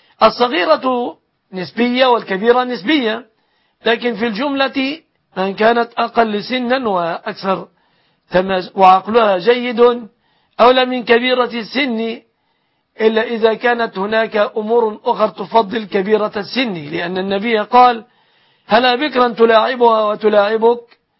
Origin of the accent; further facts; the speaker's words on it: Egypt; بلادنا مصر